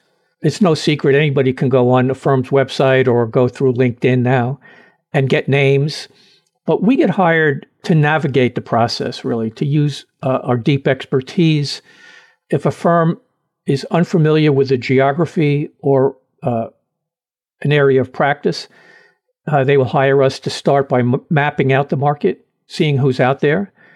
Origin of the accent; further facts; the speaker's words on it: Brooklyn, New York, United States; Well, I'm as New York as anybody can be. I was born and raised in Brooklyn. I spent my entire educational career in the city of New York.